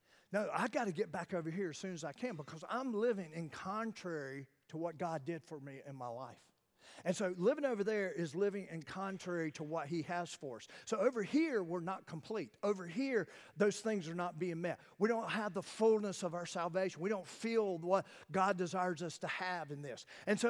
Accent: Wilmington, North Carolina, United States; It's amazing, Cleveland County. I'm an outsider. I'm from Wilmington. I'm those part of the center group that's at the beach.

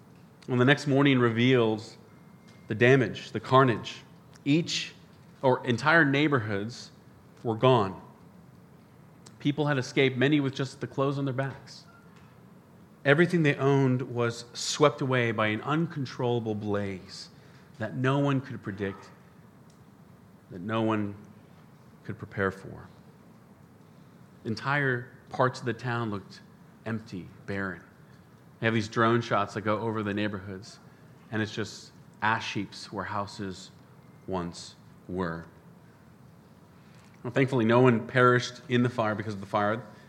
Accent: Spokane, Washington, United States; a fire broke out just west of my hometown of Spokane in Washington State in the U.S.

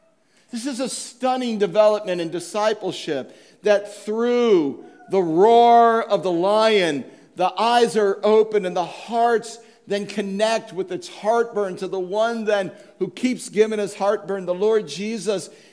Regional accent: Midwest, United States; This is a very Midwestern thing. I grew up in the Midwest. This is a very Midwestern thing.

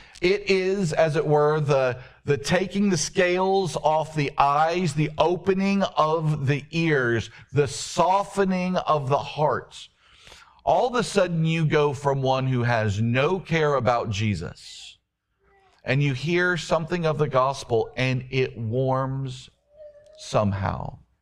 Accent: the South, United States; but I grew up in the South, so I thought I was a Christian.

